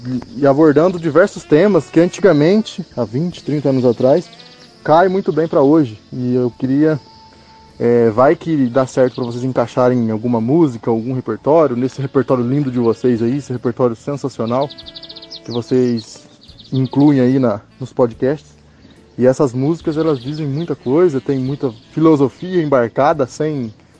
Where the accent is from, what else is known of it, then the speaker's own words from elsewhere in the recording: Minas Gerais, Brazil; Sou aqui do sul de Minas.